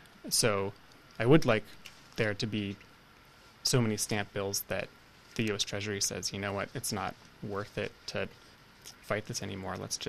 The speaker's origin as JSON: {"language": "English", "town": "Salem", "region": "Massachusetts", "country": "United States", "tie": "born or raised there", "said": "I grew up in Salem, Massachusetts"}